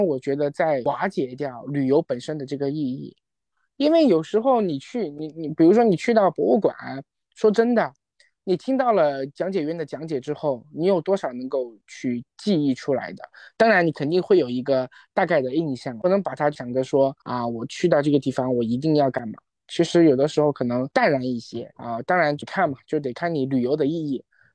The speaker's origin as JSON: {"language": "Chinese", "region": "Guizhou", "country": "China", "said": "其实不是啊，我是贵州的。"}